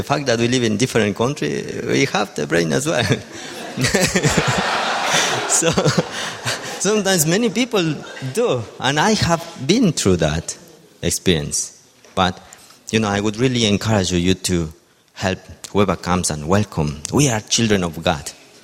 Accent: Ecuador; English is a second language; moved away as an adult; now in London, United Kingdom; At that time, I was only 2 weeks since I came from Ecuador, and I was staying with my brother-in-law

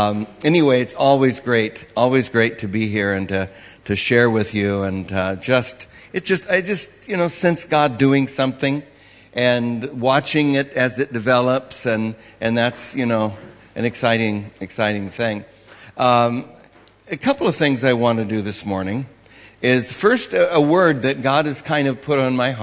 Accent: Los Angeles, California, United States; I come from Los Angeles, where it's usually warmer than London

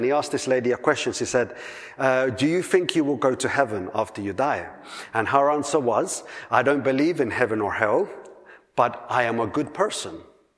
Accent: Colombia; I come from Colombia

